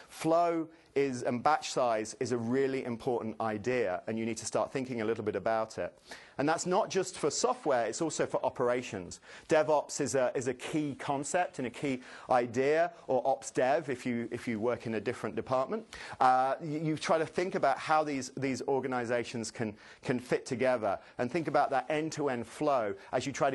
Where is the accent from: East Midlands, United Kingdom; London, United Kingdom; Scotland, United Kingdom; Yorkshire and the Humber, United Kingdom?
East Midlands, United Kingdom; This is Foxton Locks, which is just outside my hometown in England.